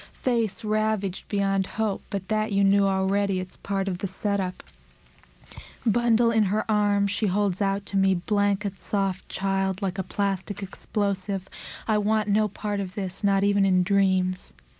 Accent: Oregon, United States; now in New York, United States; Oh, and another thing is that I'm from Oregon. I came to New York about 3 years ago, and I still identify as an Oregonian very heavily.

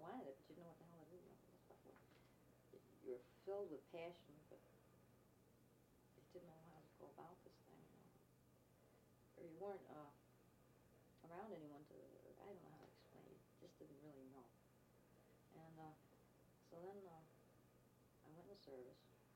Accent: New York, United States; And there was this one particular girl, a playmate that I had, and I was from the Adirondacks, so there you, it was really a weird place because they never seen colored people

